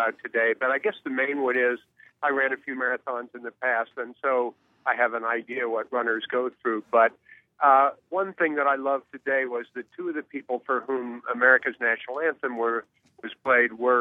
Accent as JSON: {"language": "English", "town": "Boston", "region": "Massachusetts", "country": "United States", "said": "and I'm a Bostonian and a runner and an American"}